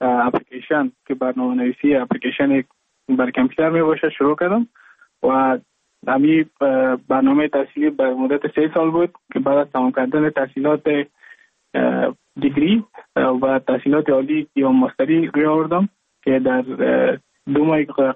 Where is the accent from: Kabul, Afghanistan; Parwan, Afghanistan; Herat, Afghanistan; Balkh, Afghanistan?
Balkh, Afghanistan; Mazar-i-Sharif; now in India